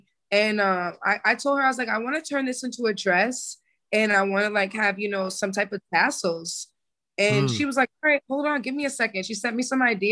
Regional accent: Boston, Massachusetts, United States; I'm coming from Boston, so we're already just number one. Like, we love our teams, we love our sports.

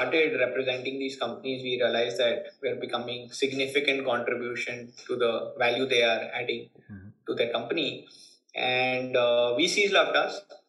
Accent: Kolkata, West Bengal, India; I'm born and brought up in Calcutta.

